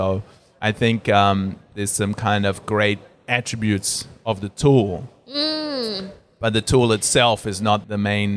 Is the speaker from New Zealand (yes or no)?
yes; New Zealand; I'm a New Zealander